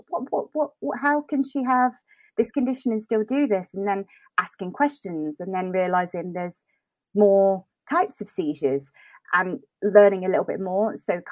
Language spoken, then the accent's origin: English; United Kingdom; it was 31 degrees, and being British, we hadn't had that kind of weather.